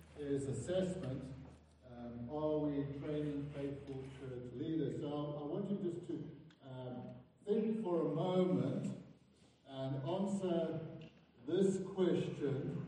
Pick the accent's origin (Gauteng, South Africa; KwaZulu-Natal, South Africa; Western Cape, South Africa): KwaZulu-Natal, South Africa; I am a South African, born and bred in what we now call KwaZulu-Natal. It used to be just called Natal back then.